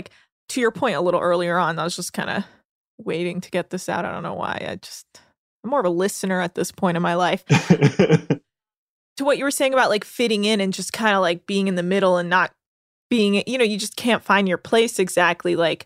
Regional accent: California, United States; accent: Californian; And I mean, whatever, like I'm from California, like I speak a certain way.

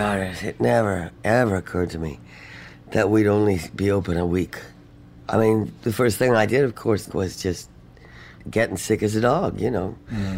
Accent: London, United Kingdom; now in New York, United States; You know, I came to New York to be a Broadway star. I grew up in London, great theater shows and stuff.

